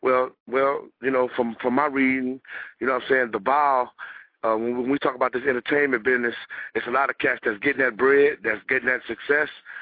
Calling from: Detroit, Michigan, United States; Northern Smoke Radio from Detroit.

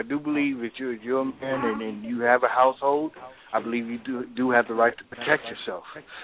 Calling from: Chicago, Illinois, United States

